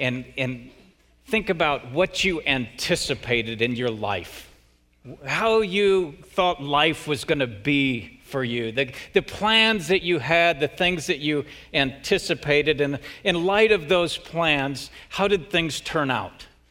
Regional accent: West Coast, United States; I never honestly dreamed of living in Texas. I grew up mostly on the West Coast, and yet in God's providence, He brought us here

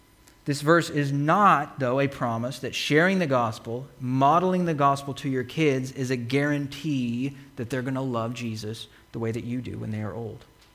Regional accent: Idaho, United States; because, by the way, we came from Idaho.

